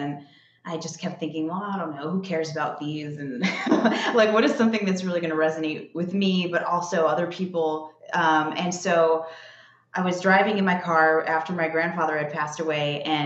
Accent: New York, United States; Born and raised in New York, yes.

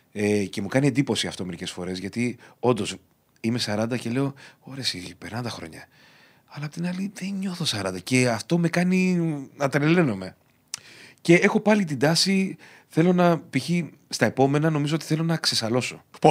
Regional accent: Agrinio, Western Greece, Greece; Παρασκευή θα είμαι στην πατρίδα μου στο Αγρίνιο

